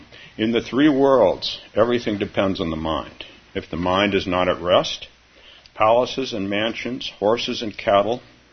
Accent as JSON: {"language": "English", "region": "California", "country": "United States", "tie": "born or raised there", "said": "When I grew up in California, snow was related to being joyful and having fun on ski trips."}